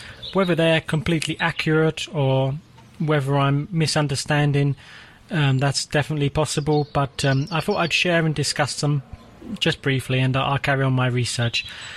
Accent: England, United Kingdom; because I am English after all

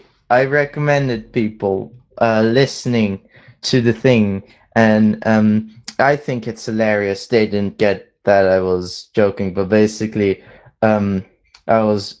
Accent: Netherlands; I'm from the Netherlands, Europe, which is Northern Hemisphere.

